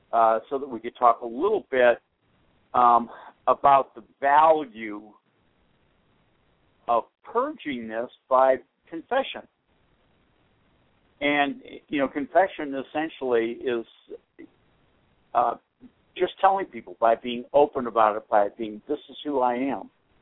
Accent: Boston, Massachusetts, United States; now in Newton, United States; I grew up in Boston. That's my hometown.

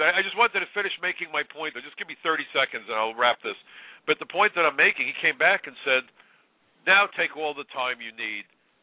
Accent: New York, United States; I'm in Arizona. I'm a New Yorker.

